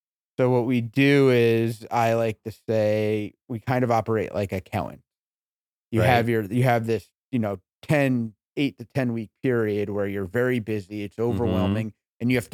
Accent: Port Chester, New York, United States; now in Harrison, United States; Just above Manhattan, mm-hmm. born in Portchester. And I live in Harrison, New York now.

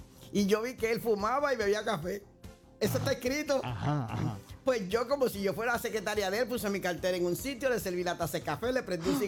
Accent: Dominican Republic; yo vengo de una familia donde una de las cosas de la cultura de mi familia como dominicana fue la lectura y el teatro.

